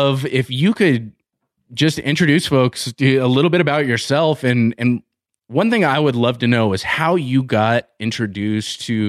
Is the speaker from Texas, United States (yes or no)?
no; California, United States; now in Montana, United States; I mean, I'm the Californian that came out to Montana.